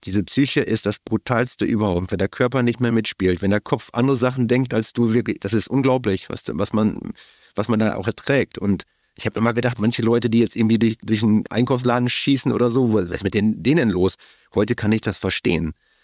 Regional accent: Beelen, North Rhine-Westphalia, Germany; Wir sind in der Kindheit groß geworden in Beelen, in der Nähe von Warendorf.

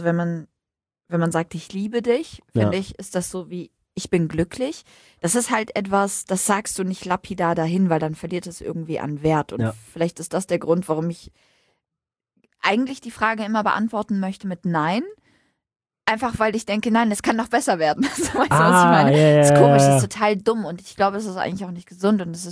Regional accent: Syria; German is a second language; now in Germany; ich bin aus Syrien, aber ich bin hier groß geworden, beziehungsweise ja, ich bin hier, habe hier viele Jahre jetzt gelebt und mir geht's gut und ich beherrsche die Sprache

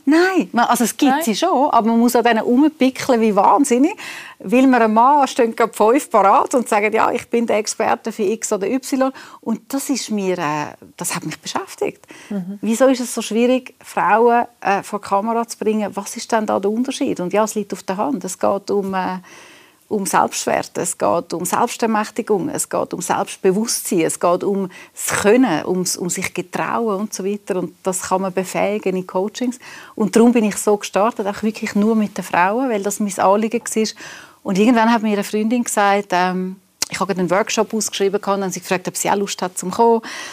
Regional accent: Switzerland; Ich glaube, das unterschätzen immer noch sehr viele Leute, gerade bei uns in der Schweiz.

